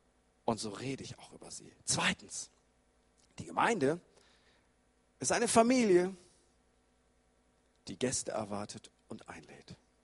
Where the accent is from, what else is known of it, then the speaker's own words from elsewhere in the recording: Northern Germany, Germany; Aber als Norddeutscher ist ein Jo auch für mich okay.